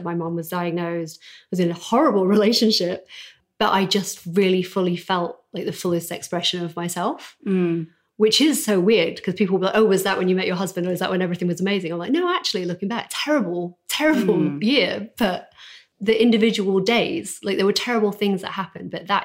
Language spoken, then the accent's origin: English; Yorkshire and the Humber, United Kingdom; We're from Yorkshire.